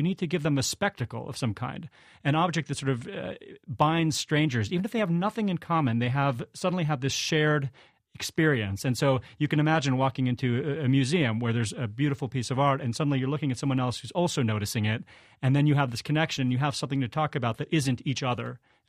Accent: Los Angeles, California, United States; also born or lived in New York; I grew up in Los Angeles. I know exactly how that works. I mean, I was born in New York, but had, you know, grew up

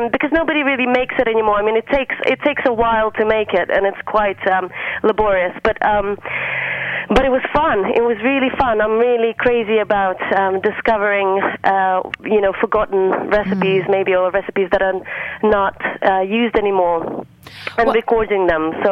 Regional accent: Kakhovka, Kherson Oblast, Ukraine; I grew up in the south, so it's called the Kherson region. It's a really small town called Kakhovka. It's literally by the Crimean border in the south of Ukraine.

